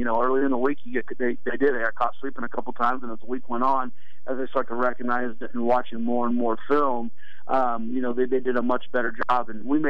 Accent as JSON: {"language": "English", "town": "Livermore", "region": "California", "country": "United States", "tie": "born or raised there", "said": "I mean, I grew up in Livermore, not too far away."}